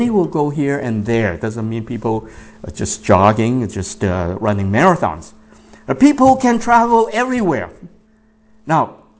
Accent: San Francisco, California, United States; And I come from San Francisco. And I hate to walk in the street of San Francisco.

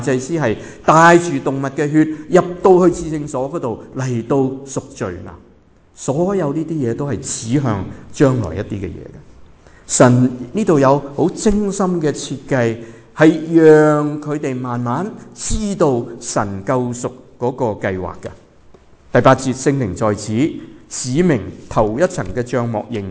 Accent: China; 包括我们中国人都说烧香呢

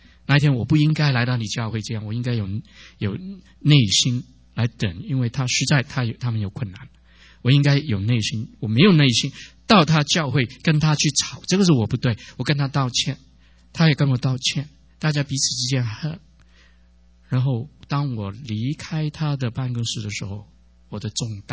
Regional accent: China; 有的时候跟我们中国人不一样啊

